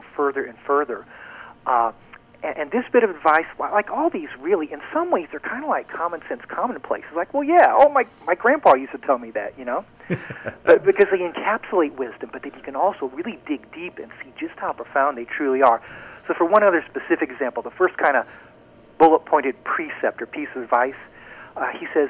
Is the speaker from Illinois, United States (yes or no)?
yes; Springfield, Illinois, United States; And then one of my favorites, Abraham Lincoln, my hometown guy here in Springfield, Illinois